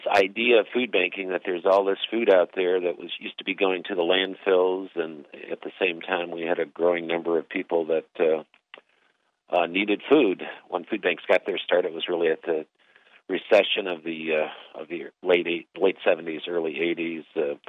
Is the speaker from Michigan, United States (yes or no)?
yes; Flint, Michigan, United States; I grew up in Flint, so I'm used to the 30 and out sort of process, being growing up in the good old blue-collar world of Flint.